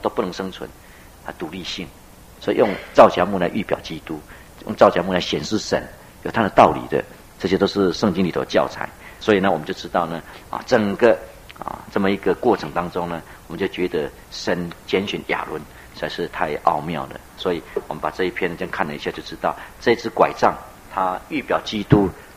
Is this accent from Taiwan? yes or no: yes; Taiwan; 不像我们台湾人呢，吃水果很挑剔的